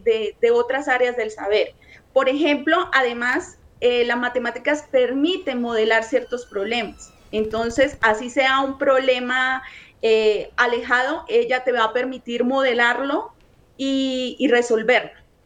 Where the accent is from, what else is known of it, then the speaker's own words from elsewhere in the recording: Bucaramanga, Santander, Colombia; De Bucaramanga.